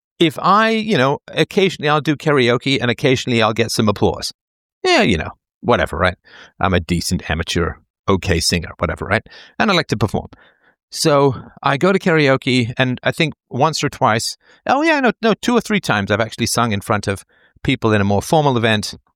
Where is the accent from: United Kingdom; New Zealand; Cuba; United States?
United Kingdom; England; so I grew up in England